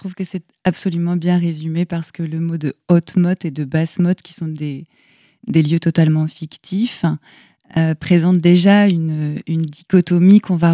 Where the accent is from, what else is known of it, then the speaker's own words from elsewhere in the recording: Brittany, France; born there; now in Angers, France; je suis une femme qui a passé la quarantaine. Je vis à Angers depuis plus de 10 ans maintenant. Je suis née en Bretagne, dans les Côtes d'Armor.